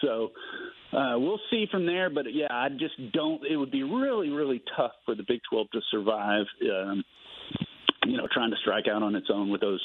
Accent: Houston, Texas, United States; Houston, I'm from the Houston area, so I've always liked U of H

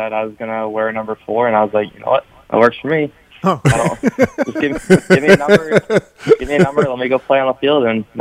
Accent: Florida, United States; I mean, obviously growing up, I grew up in Florida my whole life, so I kind of wanted something different, wanted a new experience, and wanted to kind of live on my own for my college years.

